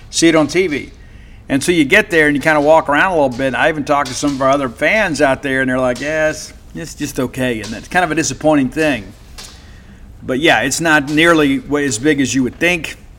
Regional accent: Mississippi, United States; I'm from South Mississippi. You don't put your hands on the people in South Mississippi.

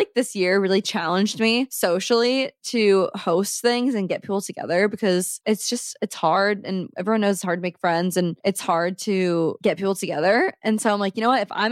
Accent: Omaha, Nebraska, United States; now in St. Louis, United States; I'm not from here. I'm from Omaha, just like Allison.

